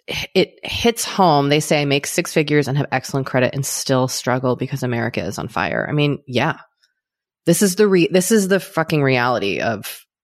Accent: United States; I think as a country, and again, just speaking as an American, lots of us, there's a lot of debt here.

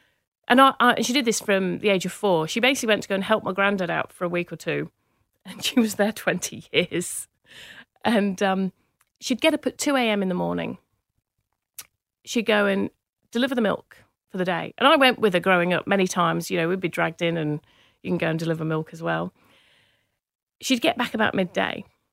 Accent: Manchester, North West England, United Kingdom; I grew up in Manchester. In the UK

